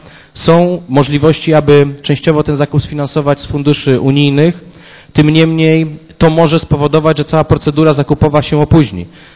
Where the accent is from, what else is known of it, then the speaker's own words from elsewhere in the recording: Poznań, Greater Poland Voivodeship, Poland; Proszę cię jako poznaniak, jako przewodniczący Komisji Budżetu i Finansów